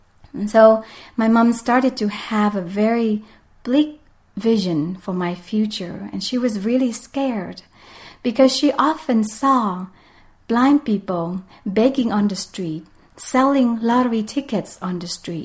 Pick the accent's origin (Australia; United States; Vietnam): Vietnam; And so growing up in Vietnam as a blind woman